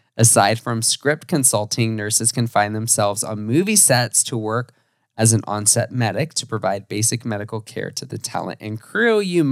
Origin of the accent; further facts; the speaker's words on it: Florida, United States; Like film set medic, like I'm from Florida, I would never hear about that.